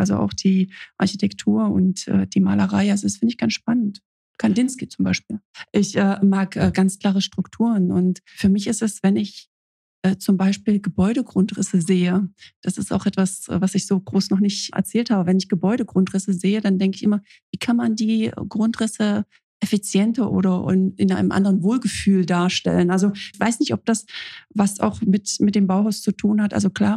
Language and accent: German; Dessau, Saxony-Anhalt, Germany; Ich bin aufgewachsen in Waldersee, das ist ein kleiner Vorort von Dessau.